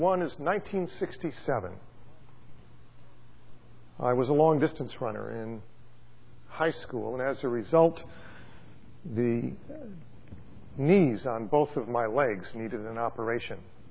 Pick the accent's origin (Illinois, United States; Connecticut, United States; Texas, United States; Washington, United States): Illinois, United States; moved away as an adult; 1969, I moved from Illinois to California.